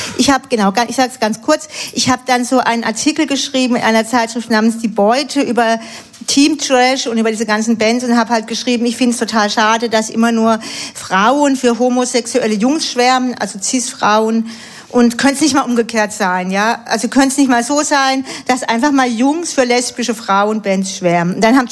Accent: Southern Germany, Germany; also ich komme ja eigentlich aus Süddeutschland

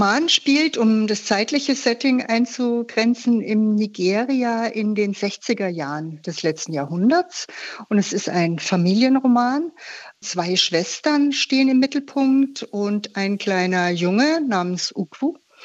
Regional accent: Munich, Bavaria, Germany; born there; ich bin nämlich in München geboren und finde das deshalb besonders sympathisch

